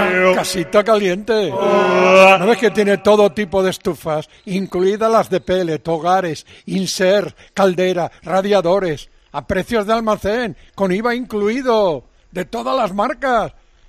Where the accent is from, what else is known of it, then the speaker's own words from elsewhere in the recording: Padrón, Galicia, Spain; also born or lived in Lestrove; Nací en Lestrove, que es un pueblo que está pegado a Padrón, pero que no pertenece ya al ayuntamiento.